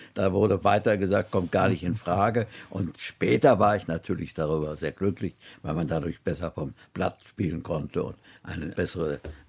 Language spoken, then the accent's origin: German; Feldafing, Bavaria, Germany; accent: Bavarian; also born or lived in Innsbruck, Austria; Wir haben zunächst in Innsbruck, wo ich geboren bin, gelebt. Dann 1935 etwa sind wir nach Feldafing in Bayern am Starnberger See. Dort bin ich eingeschult worden. Ich soll damals absolut bayerischen Dialekt gesprochen haben.